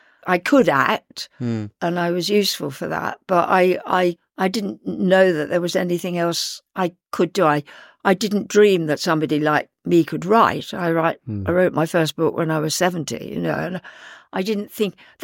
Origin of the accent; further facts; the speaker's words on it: South East England, United Kingdom; born there; now in London, United Kingdom; But I was born on the Isle of Wight.